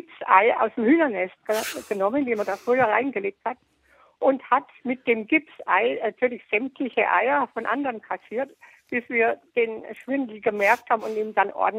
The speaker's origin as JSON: {"language": "German", "region": "Baden-Württemberg", "country": "Germany", "said": "Ich komme aus dem Hohenloher Land und da hieß das so Eierpecken."}